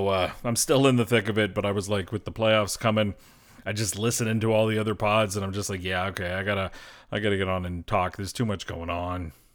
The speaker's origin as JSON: {"language": "English", "country": "Canada", "tie": "born or raised there", "said": "Growing up in Canada, I didn't exactly get, you know"}